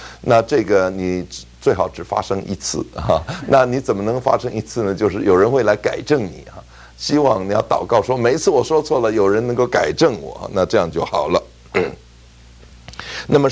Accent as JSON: {"language": "Chinese", "region": "Beijing", "country": "China", "tie": "born or raised there", "said": "感谢上帝让我生在北京啊，我在北京还待了8年。假如按我的祖籍的话，我就糟了，我是江西。"}